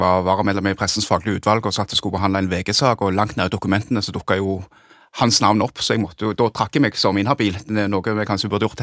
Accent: Stavanger, Rogaland, Norway; bli sjefredaktør i Stavanger Aftenblad, som tross alt var den store avisen i min hjemby

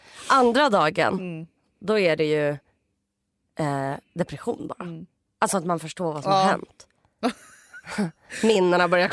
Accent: Huddinge, Stockholm County, Sweden; Jag kommer från Huddinge.

